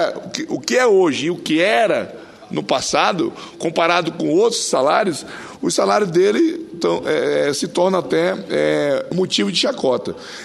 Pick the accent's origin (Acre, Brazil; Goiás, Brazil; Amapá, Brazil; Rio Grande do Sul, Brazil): Acre, Brazil; Eu sou do Acre, um estado que faz fronteira com o Peru e a Bolívia